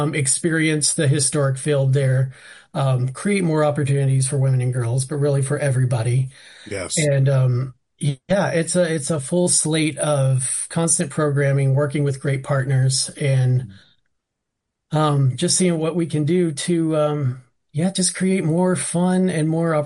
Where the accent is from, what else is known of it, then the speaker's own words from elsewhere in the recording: Kentucky, United States; I'm from Western Kentucky, and most of that movie was filmed in Southern Indiana, when I was in middle school.